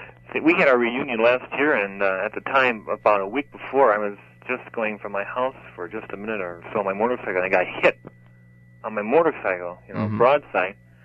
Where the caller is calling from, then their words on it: Chicago, Illinois, United States; Chicago, Illinois.